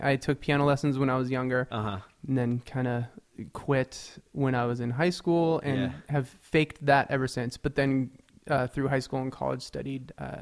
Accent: Seattle, Washington, United States; I am. Born and raised. Both my parents grew up in Ballard.

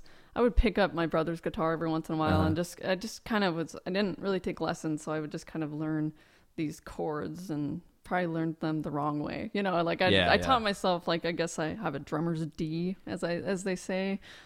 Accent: Littleton, Colorado, United States; In Littleton, Colorado.

